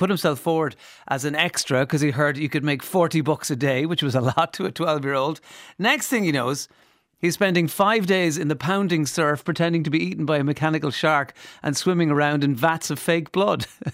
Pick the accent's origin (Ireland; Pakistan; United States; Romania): Ireland; Limerick, Munster; Despite growing up in Limerick surrounded by farms, I didn't really know anything about farming